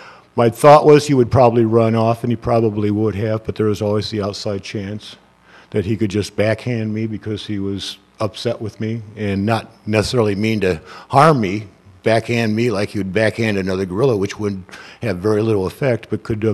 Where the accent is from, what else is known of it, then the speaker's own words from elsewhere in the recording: Indiana, United States; also born or lived in Milwaukee; I was born and raised in Indiana, but I spent my high school and 2 years junior college in Milwaukee at a boarding school